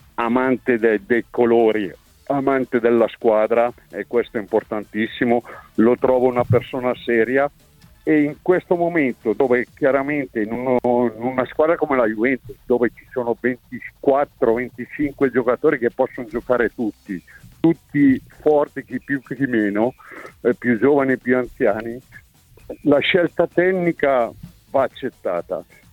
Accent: Como, Lombardy, Italy; io sono un comasco

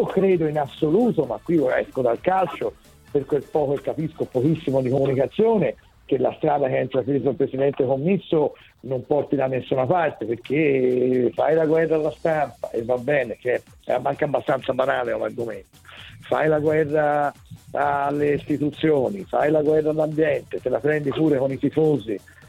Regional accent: Florence, Tuscany, Italy; perché sono fiorentino

